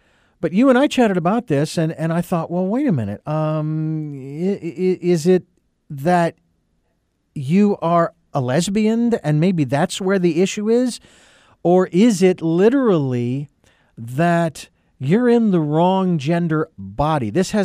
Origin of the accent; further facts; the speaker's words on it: Phoenix, Arizona, United States; I remember in Arizona, where I was living at the time, born and raised in Phoenix